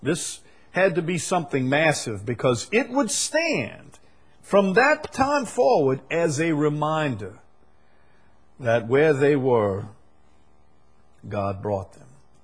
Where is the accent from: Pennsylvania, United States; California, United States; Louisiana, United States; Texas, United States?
Louisiana, United States; Chalmette; I grew up in Chalmette in the shadow, almost in the shadow of the Chalmette battlefield and the Chalmette Museum.